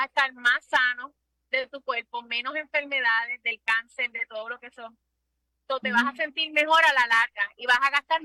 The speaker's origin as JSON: {"language": "Spanish", "town": "Aguadilla", "country": "Puerto Rico", "said": "En Aguadilla, que nosotros somos de Aguadilla"}